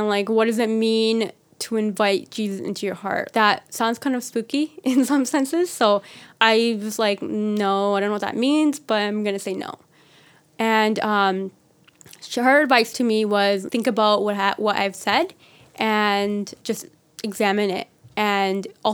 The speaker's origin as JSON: {"language": "English", "country": "India", "said": "So because I'm Indian, you cannot not be a Sikh, basically."}